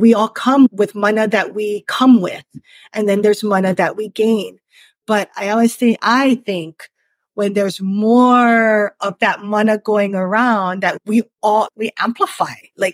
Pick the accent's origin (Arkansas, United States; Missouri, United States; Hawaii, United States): Hawaii, United States; Because I still live in the house in which I grew up on Maui.